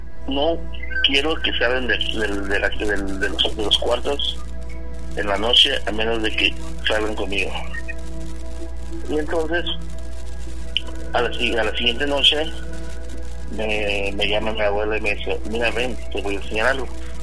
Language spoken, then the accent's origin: Spanish; Phoenix, Arizona, United States; Phoenix, Arizona.